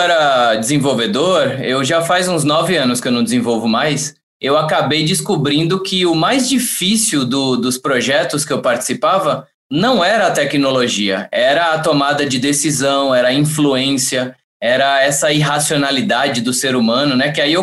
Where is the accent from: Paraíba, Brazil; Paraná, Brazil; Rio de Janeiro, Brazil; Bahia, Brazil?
Paraíba, Brazil; Pombal; moved away as an adult; also born or lived in São Paulo / Australia; Eu venho de uma cidade do interior da Paraíba, que eu sou muito orgulhoso de ser de lá, chama Pombal. E aí eu acabei me formando em computação, vim para São Paulo. Em 2008, eu peguei tudo que eu tinha, coloquei em três malas e fui morar na Austrália. Fiquei 8 anos na Austrália